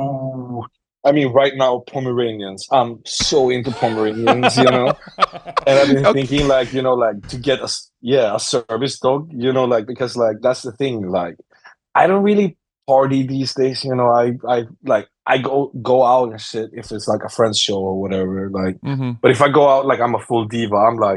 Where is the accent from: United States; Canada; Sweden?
Sweden; Skellefteå, Västerbotten County; I'm from Skellefteå, which is like really close to Umeå, where like … shit is from.